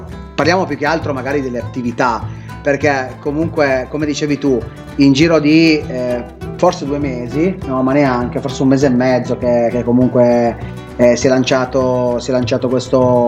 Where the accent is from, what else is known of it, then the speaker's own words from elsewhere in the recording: Piedmont, Italy; perché io sai, sono del Canavese, però meno male seguo sempre.